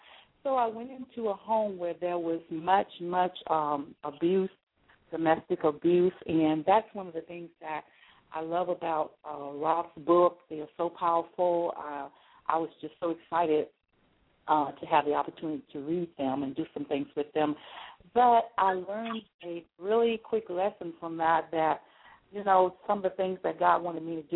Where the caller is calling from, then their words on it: Bossier City, Louisiana, United States; I am actually calling from Bossier City, Louisiana, and I just want to send a big shout out to you guys up there.